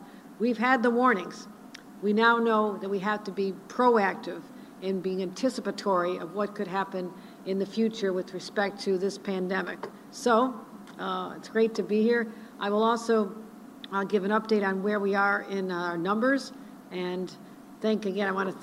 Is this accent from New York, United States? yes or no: yes; Buffalo, New York, United States; I'm from Buffalo, so everything looks like a chicken wing.